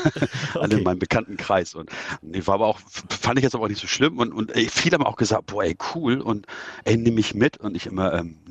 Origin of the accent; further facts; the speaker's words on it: Stade, Lower Saxony, Germany; Ich komme aus Stade und bin dies Jahr das erste Mal mein Camino gelaufen, quasi.